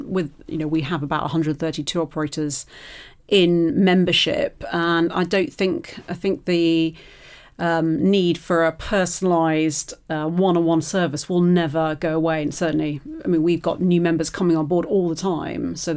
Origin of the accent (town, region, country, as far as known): United Kingdom